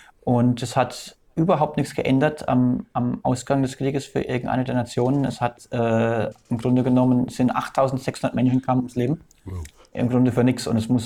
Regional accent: France; Also ich habe halt mein Fulda gearbeitet, aber ich bin eigentlich aus Frankreich.

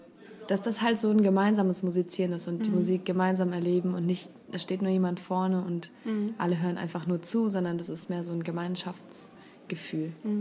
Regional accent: Nastätten, Rhineland-Palatinate, Germany; Adrian kommt aus der Limburger Gegend und wir sind aus Nastetten.

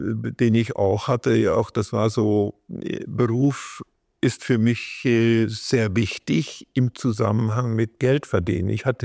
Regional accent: Southern Germany, Germany; moved away as an adult; Ich bin in Süddeutschland groß geworden bei meinen Eltern. Und als ich dann Abitur hatte, bin ich sofort abgehauen nach Norden und habe da in Hannover studiert

